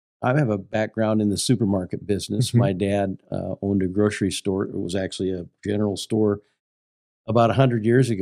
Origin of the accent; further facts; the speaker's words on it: Iowa, United States; also born or lived in Colorado; now in Lincoln, United States; We're both originally from Western Iowa. Spent a few years in Colorado, came to Lincoln back in 93, and we've been at Messiah the whole time.